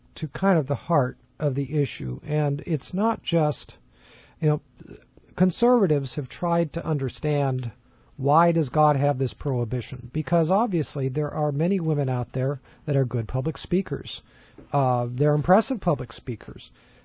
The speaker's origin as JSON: {"language": "English", "region": "California", "country": "United States", "tie": "born or raised there", "said": "I grew up in California."}